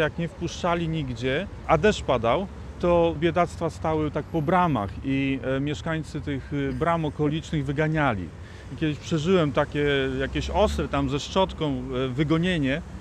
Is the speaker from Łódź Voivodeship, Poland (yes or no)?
no; Szczecin, West Pomeranian Voivodeship, Poland; wychowywałem się na Golęcinie, Golęcin, Gocław, Żelechowo. To było strasznie, po prostu niebezpiecznie.